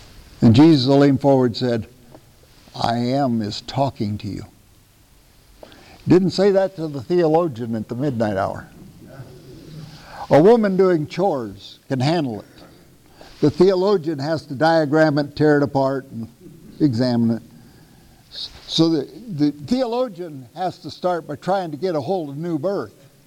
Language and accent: English; Iowa, United States; In my home state of Iowa, you had to be 21 to get married